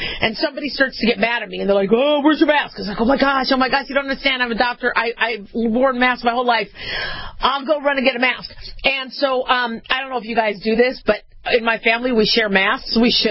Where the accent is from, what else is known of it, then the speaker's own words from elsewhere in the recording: California, United States; But I still feel like I'm part Californian, which is why I support the Dodgers and I support the Raiders and all that. You know, once you're from SoCal, it's really hard to kind of separate that.